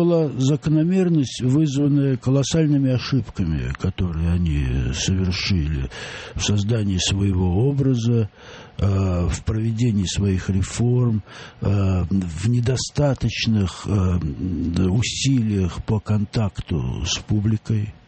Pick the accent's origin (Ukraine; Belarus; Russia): Russia; Moscow; Но все-таки мы всегда думали, что мы, москвичи, далеко впереди